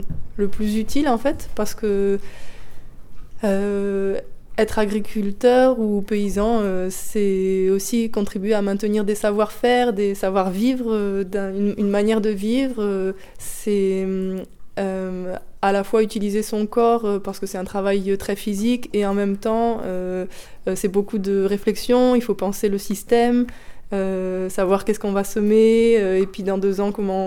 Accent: Saint-Antonin, France; c'est à ce moment-là que je suis rentrée dans mon village natal à Saint-Antonin.

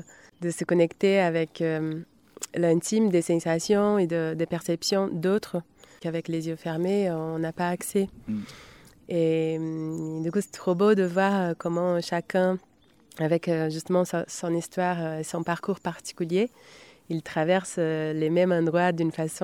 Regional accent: Brazil; French is a second language; je suis brésilienne, artiste de mouvement, danseuse, créatrice, voilà.

